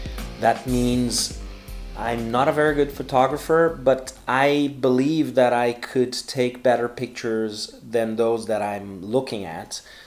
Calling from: Porto Alegre, Rio Grande do Sul, Brazil; English is a second language

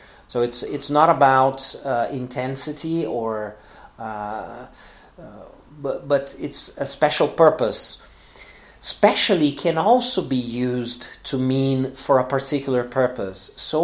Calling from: Porto Alegre, Rio Grande do Sul, Brazil; English is a second language

